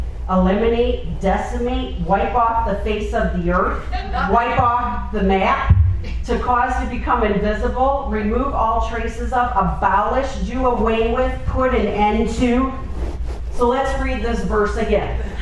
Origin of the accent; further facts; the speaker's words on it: Chicago, Illinois, United States; And I'm from Chicago, and that's the Bears team